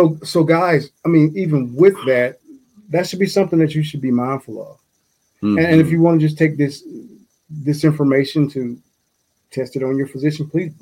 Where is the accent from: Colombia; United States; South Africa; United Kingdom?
United States; Georgia; I can just kind of speak of how it is growing up in Georgia, growing up in the South.